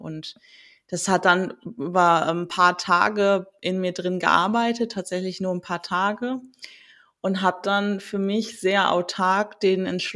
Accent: North Rhine-Westphalia, Germany; moved away as an adult; weil ich für den Master aus meinem Heimatbundesland Nordrhein-Westfalen halt ans Meer schon gezogen bin, an die Ostsee, nach Schleswig-Holstein

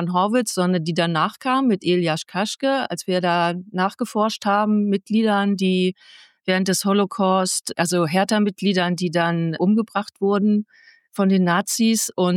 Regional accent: Bremen, Germany; now in Berlin, Germany; In meiner Jugend bin ich nämlich aufgewachsen in Werderland

